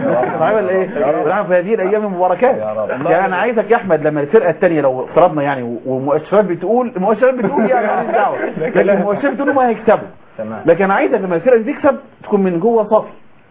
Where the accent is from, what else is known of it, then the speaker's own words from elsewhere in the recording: Egypt; احنا مصريين ومصر محتاجه